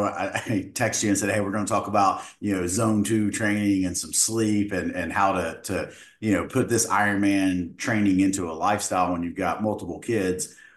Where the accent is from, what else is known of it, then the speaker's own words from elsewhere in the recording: Appalachia, United States; I'm mid 40s. I grew up in Appalachia. I have a funny, you know, way that I talk.